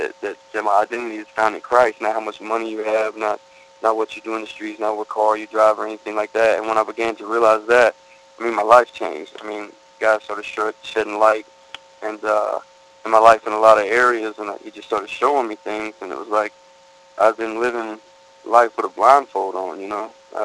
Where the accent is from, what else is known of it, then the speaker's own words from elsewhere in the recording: Greenville, North Carolina, United States; I'm from Greenville, North Carolina. I grew up in an athlete in Greenville, playing football and baseball